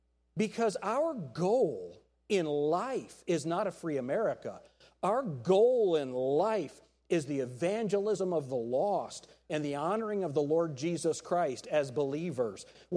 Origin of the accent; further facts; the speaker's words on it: United States; And I'm thankful that I'm an American, and I would fight for my country right now.